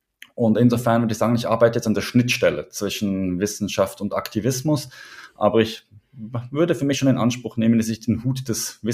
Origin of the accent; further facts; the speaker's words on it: Switzerland; Ich bin ja in der Schweiz aufgewachsen